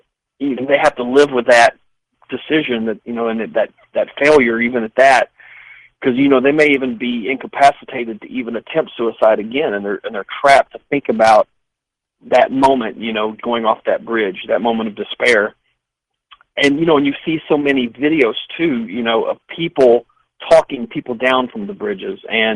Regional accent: St. Louis, Missouri, United States; also born or lived in Scott City, United States; I was born and raised in St. Louis, and I actually went to high school in a very small town called Scott City, right beside Cape Girardeau.

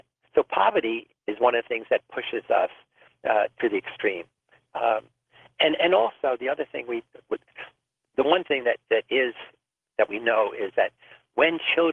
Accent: Bronx, New York, United States; I grew up in poverty in the South Bronx, in the inner-city ghetto, South Bronx

